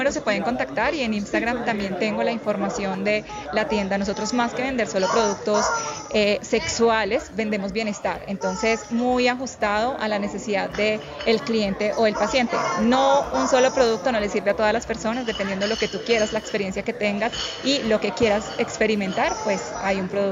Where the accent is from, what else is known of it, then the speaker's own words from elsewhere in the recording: Florencia, Caquetá, Colombia; soy de Florencia, Caquetá.